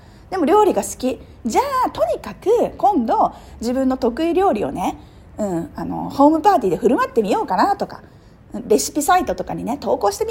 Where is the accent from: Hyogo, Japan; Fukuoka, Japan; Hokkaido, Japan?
Hyogo, Japan; Awaji; で私地元淡路島だからいつの間にこんなに開発されてたんだと思ってびっくりしたのね